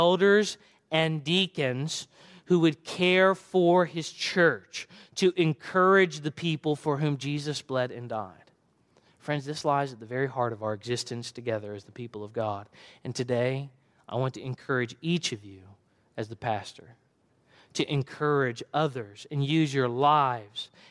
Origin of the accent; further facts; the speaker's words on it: Alabama, United States; Barbara is from my home state of Alabama.